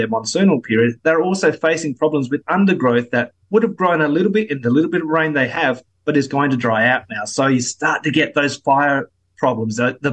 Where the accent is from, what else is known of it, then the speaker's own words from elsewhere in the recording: South Australia, Australia; compared to when I grew up in South Australia to now, it's almost apples and oranges.